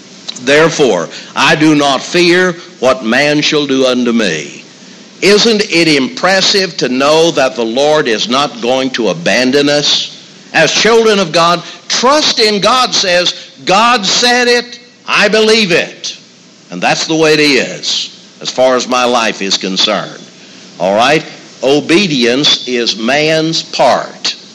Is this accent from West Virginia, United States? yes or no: yes; New Martinsville, West Virginia, United States; I grew up in New Martinsville, West Virginia.